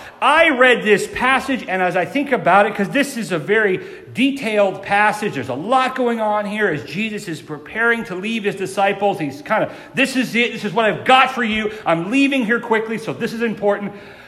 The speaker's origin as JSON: {"language": "English", "town": "Ashland", "region": "Ohio", "country": "United States", "tie": "born or raised there", "said": "I went to a private Christian school growing up in Ashland, Ohio."}